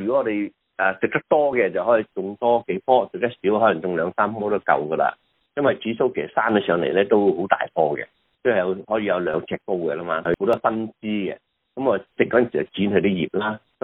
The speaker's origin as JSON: {"language": "Cantonese", "region": "Guangdong", "country": "China", "said": "其實個食譜咧，我哋廣東人咧其實就係真係好少見啊"}